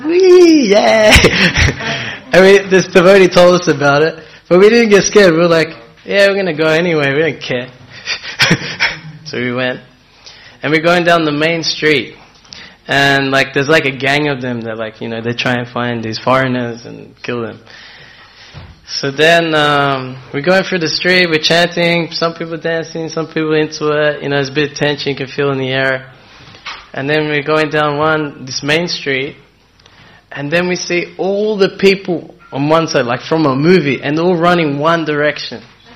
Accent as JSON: {"language": "English", "town": "Melbourne", "region": "Victoria", "country": "Australia", "tie": "born or raised there", "said": "In Australia, in my hometown, in Melbourne, they have a thing called White Night."}